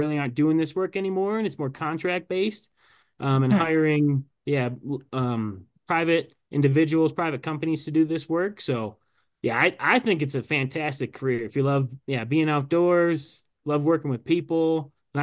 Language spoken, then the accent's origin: English; Port Huron, Michigan, United States; I grew up in Michigan, grew up outside of Detroit in Port Huron area, about an hour north of there.